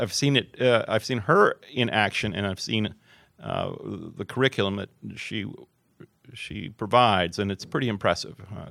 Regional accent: Canton, Massachusetts, United States; my first introduction to Mass Audubon was when I was growing up in Canton, right next door in the town of Sharon.

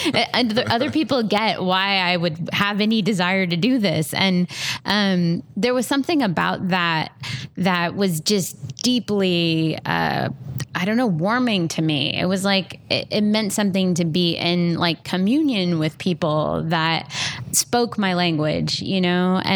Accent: Indiana, United States; I mean, I grew up in Southern Indiana, and it was a very small town. There were about, you know, 500 people in that town

